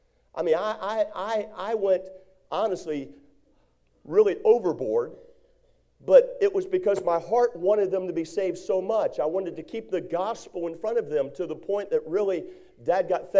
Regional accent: Maryland, United States; but where I was raised in Maryland, we lived out in the country area, and it was on Maple Grove Road where I grew up, 3707 Maple Grove Road.

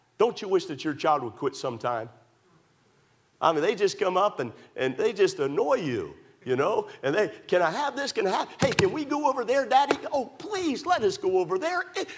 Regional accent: Maryland, United States; I grew up in Maryland around horses and ranches and stuff like that.

